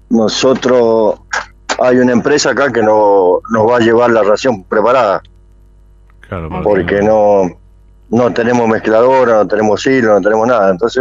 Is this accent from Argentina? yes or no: yes; Mendoza, Argentina; moved away as an adult; now in 9 de Julio, Argentina; Yo en realidad soy de Mendoza, pero hace 35 años que estoy acá en 9 de julio